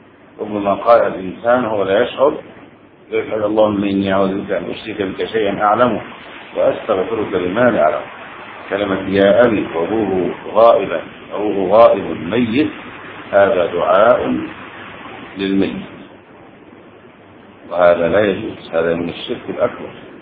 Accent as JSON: {"language": "Arabic", "country": "Egypt", "said": "انتبه، هذا مشروع في بلادنا مصر"}